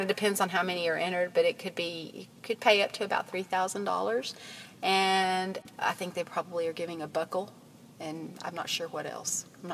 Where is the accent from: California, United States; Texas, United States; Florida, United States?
Texas, United States; Pecos; I am from Pecos, and I go to a handful of rodeos a year.